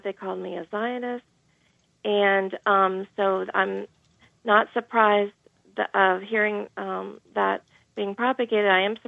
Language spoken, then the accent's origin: English; Tampa, Florida, United States; I am from the Tampa area